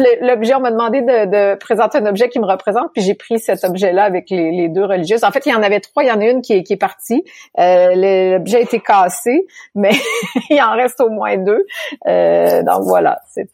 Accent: Quebec City, Quebec, Canada; Je suis née à Québec, là, c'est-à-dire la ville de Québec, dans la province de Québec

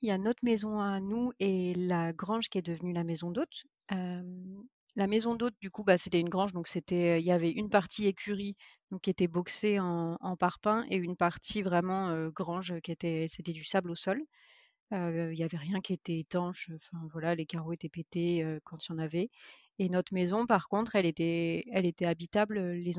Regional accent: Normandy, France; Je suis normande à la base.

